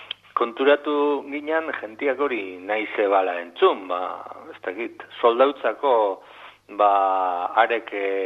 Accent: Eibar, Basque Country, Spain; now in Lekeitio, Spain; Ni lekitxon bizi naiz, eibartarra naiz, baina lekitxon bizi naiz

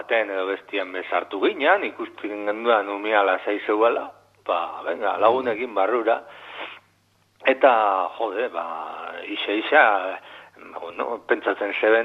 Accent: Eibar, Basque Country, Spain; now in Lekeitio, Spain

